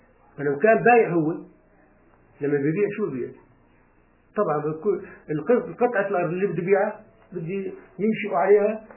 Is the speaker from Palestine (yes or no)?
yes; Palestine; احنا قريتنا اخر قرية طلعت من فلسطين